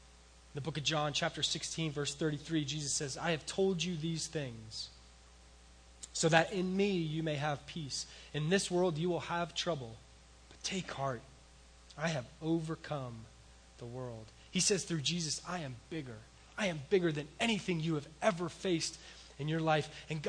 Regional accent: Colorado, United States; maybe it's because I grew up in Colorado, and so Didn't go to the ocean a whole lot

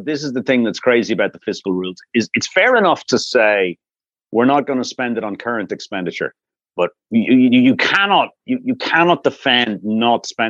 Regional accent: Dublin, Leinster, Ireland; I was born and brought up in Dublin. My father was Irish, but my mother's Italian. And so I kind of have a split personality in that way.

